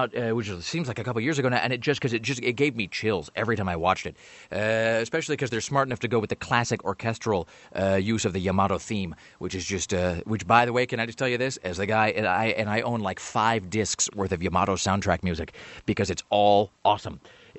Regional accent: Kennewick, Washington, United States; which they had in my hometown of Kennewick.

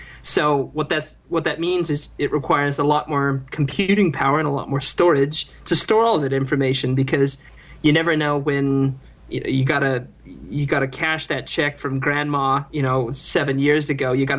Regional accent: Portland, Oregon, United States; also born or lived in Hillsborough; now in London, United Kingdom; I'm from Portland. I actually was born in Hillsborough.

